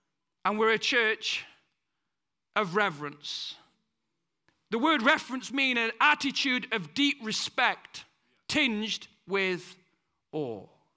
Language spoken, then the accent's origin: English; United Kingdom; I know we're British, yeah, but in this church, we have a kingdom culture, not a United Kingdom culture